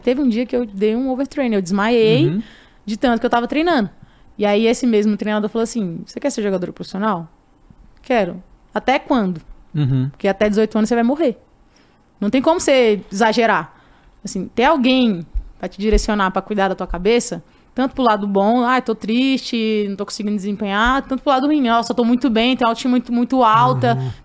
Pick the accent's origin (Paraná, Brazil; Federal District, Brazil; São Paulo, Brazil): Federal District, Brazil; Brasília; pelo menos na minha cidade lá, eu sou de Brasília, uma cidade grande, né?